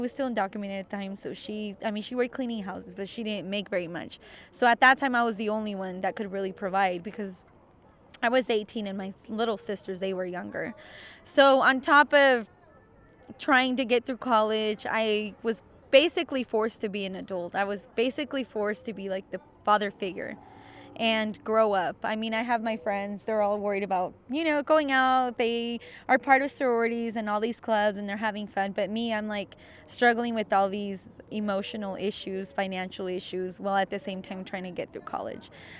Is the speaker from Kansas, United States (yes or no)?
yes; Liberal, Kansas, United States; also born or lived in Juarez, Mexico; I'm 30 years old. I was born in Mexico. I was born in Juarez. I was brought as a baby when I was 2 years old to Liberal, Kansas. So I actually was undocumented for a very long time until I was able to finally gain legalization.